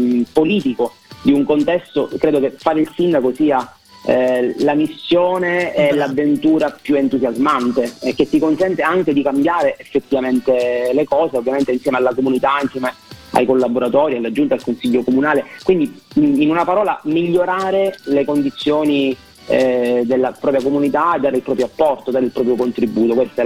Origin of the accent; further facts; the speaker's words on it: Ferla, Sicily, Italy; sono nato e cresciuto a Ferla, ho studiato poi il liceo a Floridia e l'università a Catania, legge, ma sono sempre cresciuto e vissuto a Ferla